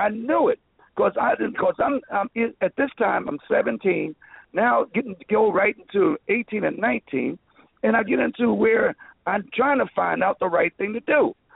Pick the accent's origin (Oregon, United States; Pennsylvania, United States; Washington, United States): Pennsylvania, United States; Philadelphia; born there; I was born in Philadelphia. Mom had eight children, and I was one of the eight.